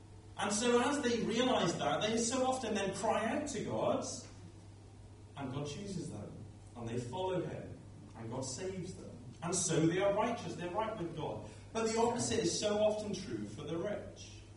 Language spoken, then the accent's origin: English; Bridgend, Wales, United Kingdom; Lynn was a lady in the church I grew up in Bridgend, and she really got this.